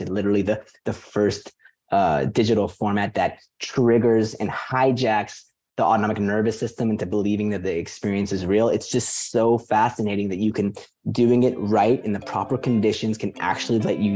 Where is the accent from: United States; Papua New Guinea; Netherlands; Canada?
Canada; Vancouver, British Columbia; also born or lived in Iran; I come from a family of immigrants to Canada. We came from Iran. Right at the end of the Iraq War, Vancouver was basically where I grew up most of that time. It's a suburban area of just older